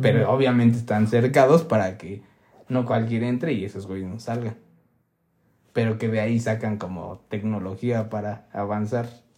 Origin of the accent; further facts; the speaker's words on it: Mexico; O sea, como mexicanos sí nos dan chance de entrar a más lugares.